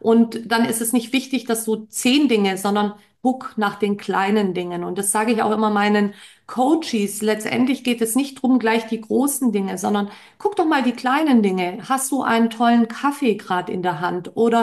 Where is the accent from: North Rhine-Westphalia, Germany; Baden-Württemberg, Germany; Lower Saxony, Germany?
Baden-Württemberg, Germany; ich komme aus dem Schwabenland, einfach auch ein bisschen knausrig bin.